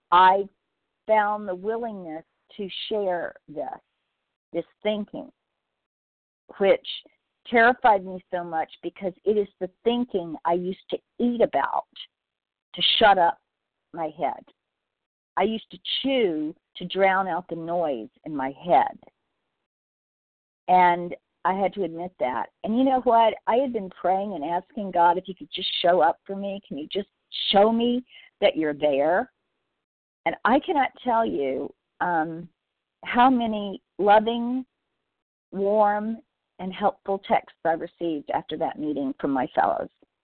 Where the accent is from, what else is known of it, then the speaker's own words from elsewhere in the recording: California, United States; I don't know if I said that. I'm from Southern California.